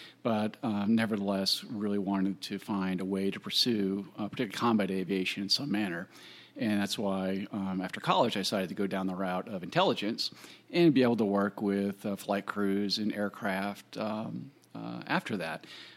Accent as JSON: {"language": "English", "region": "Virginia", "country": "United States", "tie": "born or raised there", "said": "I guess I grew up in Virginia."}